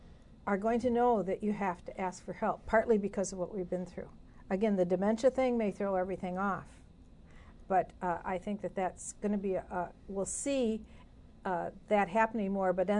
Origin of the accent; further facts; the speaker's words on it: Belleville, Wisconsin, United States; I grew up in Belleville, which is like 18 miles south of Madison.